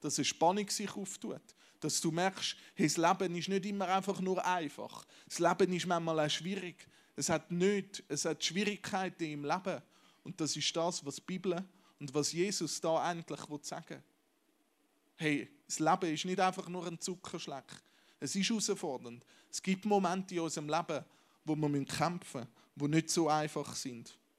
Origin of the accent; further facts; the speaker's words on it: Switzerland; als Schweizer in einer Zeit leben, wo es uns endlich finanziell und rein körperlich so gut geht, oder?